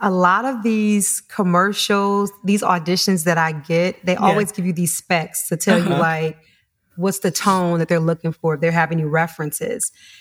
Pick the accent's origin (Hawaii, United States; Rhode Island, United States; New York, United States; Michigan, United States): Michigan, United States; Detroit; I'm originally from Detroit.